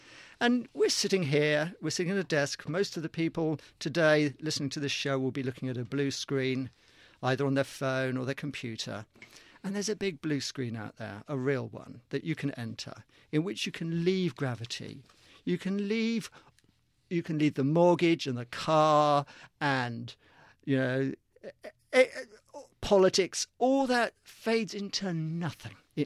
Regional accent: Southampton, South East England, United Kingdom; born there; I was born in Southampton, right by the sea, and I was so scared of it.

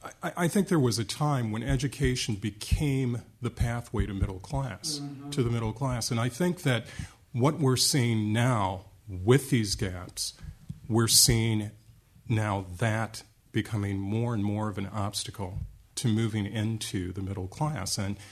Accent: Racine, Wisconsin, United States; My father was a foundry worker. I grew up in Racine, Wisconsin. He moved there from Mississippi and raised five sons.

